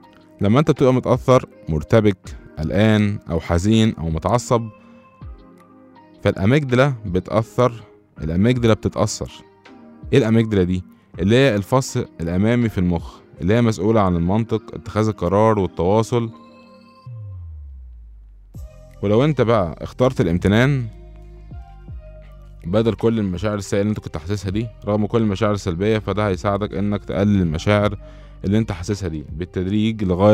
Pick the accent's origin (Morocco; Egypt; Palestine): Egypt; وزي ما بيقولوا عندنا في مصر هتنام نوم عميق